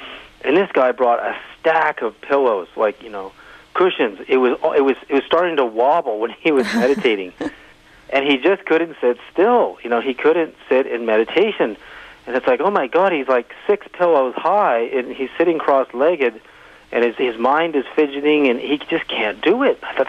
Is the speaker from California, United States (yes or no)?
yes; Berkeley, California, United States; also born or lived in Edmonton, Canada; I was born in Edmonton in 1961. My four brothers and my parents and I, we all moved to Berkeley, California in 1964. So I grew up in the Berkeley Bay Area during the 60s